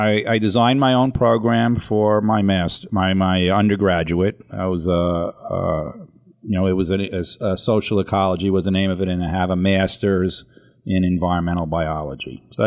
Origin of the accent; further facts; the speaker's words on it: Astoria, New York, United States; Absolutely. I grew up in Astoria.